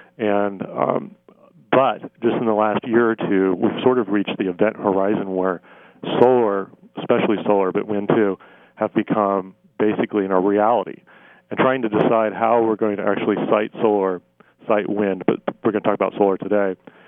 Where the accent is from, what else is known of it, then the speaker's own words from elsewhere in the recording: the West, United States; You know, I grew up in the West, and there's a lot of sort of ecological issues.